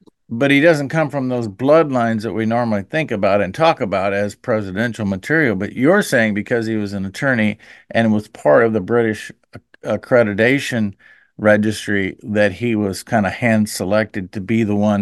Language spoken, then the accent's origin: English; Illinois, United States; I grew up in Illinois, so I got indoctrinated with Lincoln at every level.